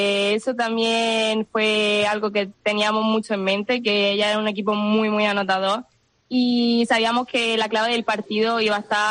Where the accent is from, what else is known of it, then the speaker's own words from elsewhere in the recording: Almería, Andalusia, Spain; de todos los años que he estado aquí en mi tierra, en Almería